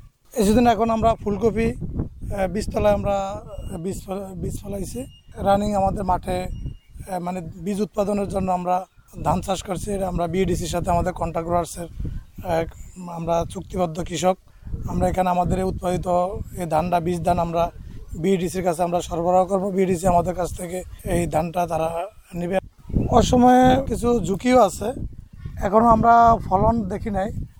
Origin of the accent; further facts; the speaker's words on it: Aminabad, Bangladesh; আমার বাড়ি আমিনাবাদে 3 নং ওয়ার্ডে।